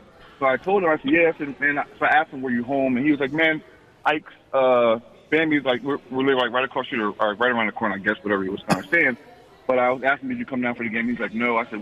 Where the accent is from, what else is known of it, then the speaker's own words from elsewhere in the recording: Delaware, United States; And I'm like, well, I'm from Delaware.